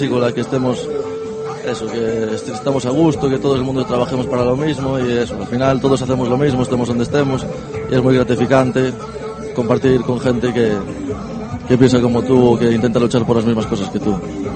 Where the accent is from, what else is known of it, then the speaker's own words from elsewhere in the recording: Ferrol, Galicia, Spain; now in Vigo, Spain; que yo soy de Ferrol, la banda … somos de Ferrol, pero yo estudio en Vigo, música en el conservatorio, grado superior, música tradicional.